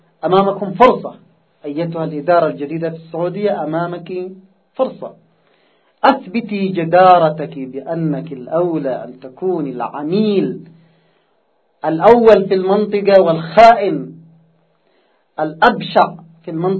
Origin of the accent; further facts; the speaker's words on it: Yemen; لاحظوا في المقابل نحن كشعب يمني